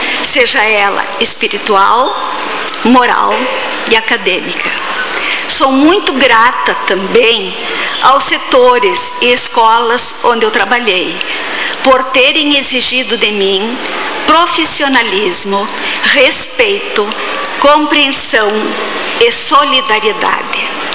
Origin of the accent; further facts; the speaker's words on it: Transáqua, Brazil; born there; now in Juí, Brazil; Tenho duas cidades, uma Transáqua, onde eu nasci, e especialmente esta acolhedora e hospitaleira cidade de Juí, município de Juí, que me acolheu.